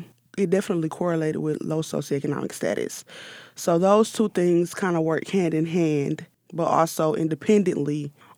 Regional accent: Mississippi, United States; I'm hoping that we can continue to do something similar to this in rural areas, because I'm from Mississippi.

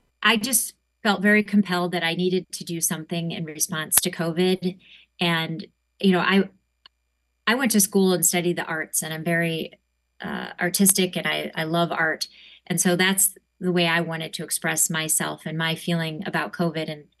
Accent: South Dakota, United States; I grew up in South Dakota. I did not grow up Jewish.

